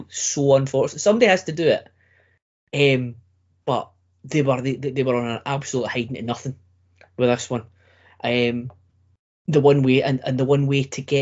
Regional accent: United Kingdom; So I was standing from Crewe to Abergavenny, which even as a Target reference for me, being British, I don't know how far that was

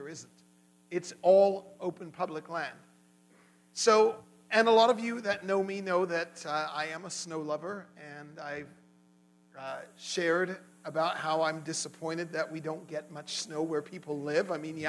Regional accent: Langley, South East England, United Kingdom; also born or lived in Windsor; now in Mammoth Lakes, United States; We grew up in England. We lived in a village of 1,000 people called Langley. I was born in the town of Windsor, which, if you know, that's where the royal family, their official residence is.

